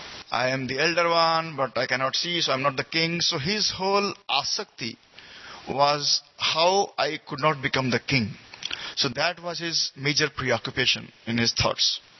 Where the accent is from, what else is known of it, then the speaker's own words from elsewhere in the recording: Mumbai, Maharashtra, India; also born or lived in Orissa; I was born in India, in Orissa, which is around 2 hours from Jagannath Puri. Then I grew up in, my parents moved to Mumbai. As we worked, my father's job moved to Mumbai, so we were working there. I studied there in Mumbai.